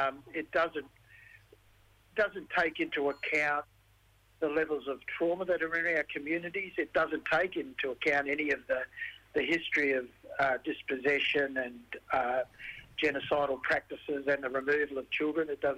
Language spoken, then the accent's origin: English; Western Australia, Australia; also born or lived in Sydney; I'm a Marion man. My people are from Murray Island in the Torres Strait. I was born on Gadigal country and I guess raised and educated on Noongar Boodja in WA. I've been lived and worked all over Australia.